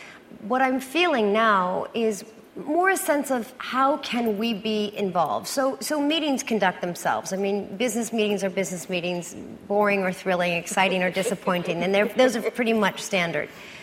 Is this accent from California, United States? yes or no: no; New York, United States; Well, I spend very little time in Hollywood. I'm a New Yorker.